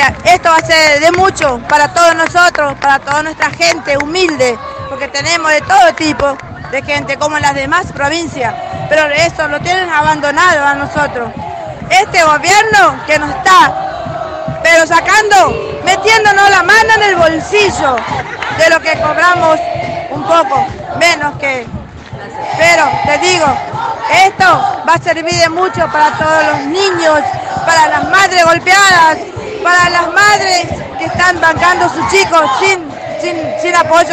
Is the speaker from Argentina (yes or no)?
yes; Chaco, Argentina; los del Chaco y las provincias aledañas, para que vean la realidad de nuestro pueblo, de nuestra ciudad